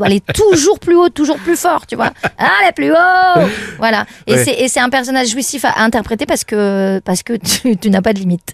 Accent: Occitanie, France; j'ai été élevée dans le Tarn par des parents et des grands-parents

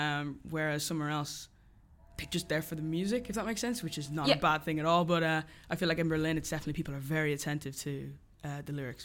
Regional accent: Dublin, Leinster, Ireland; he lives like 30 minutes from where I grew up in Dublin.

